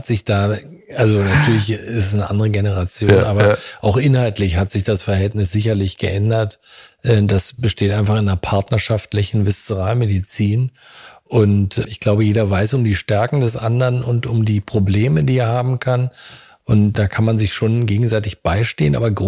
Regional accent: Berlin, Germany; Ja, also ich bin geboren in Berlin und bin da auch aufgewachsen, habe da studiert und habe an der Charité meine Ausbildung zum Allgemein- und Viszeralchirurgen absolviert.

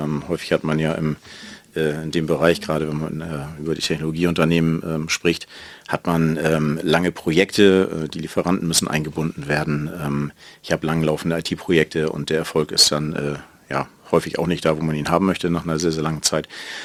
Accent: Hamburg, Germany; Ich komme aus Hamburg.

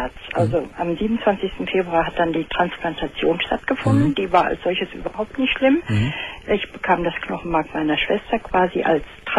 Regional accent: Dortmund, North Rhine-Westphalia, Germany; born or raised there

